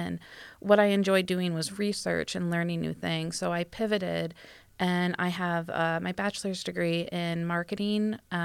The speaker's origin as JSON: {"language": "English", "town": "Monroe", "region": "Michigan", "country": "United States", "tie": "born or raised there", "said": "Okay, so I grew up in Monroe, Michigan. So not too far from Toledo."}